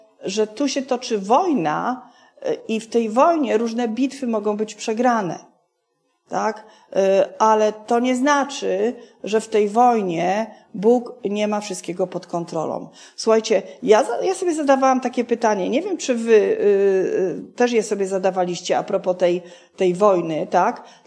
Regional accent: Silesian Voivodeship, Poland; Ja jestem ze Śląska

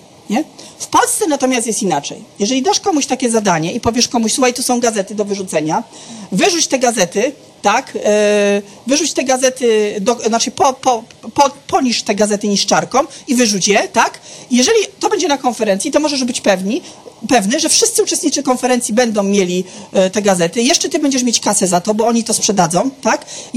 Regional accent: Silesian Voivodeship, Poland; ja też jestem niestety pół Niemcem, Znaczy niestety, ja to kocham w sobie, pokochałam to. W mojej śląskości jest również bardzo dużo niemieckości

